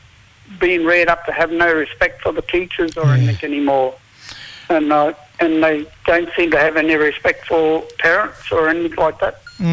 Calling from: Mackay, Queensland, Australia; Yeah, I'm in Mackay.

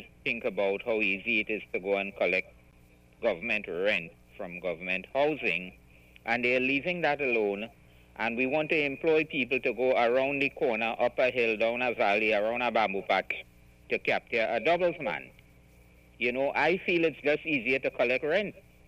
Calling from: Pinal, Arizona, United States; Good morning. I'm calling from Pinal.

